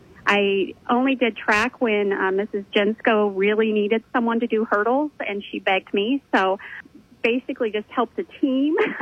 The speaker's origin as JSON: {"language": "English", "town": "Eddyville", "country": "United States", "tie": "born or raised there", "said": "So I am from Eddyville. I was born and raised here"}